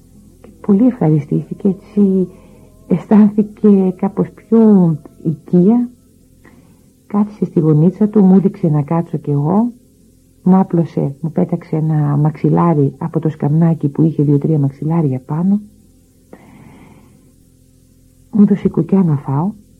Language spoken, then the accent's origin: Greek; Greece; είμαι Ιουνάν, έτσι λέγονται οι Έλληνες στα αραβικά, Ιουνάν, που σημαίνει Ίωνας. Είμαι λοιπόν από την Ιωνία, αυτή είναι η Ελλάδα για τη Μέση Ανατολή.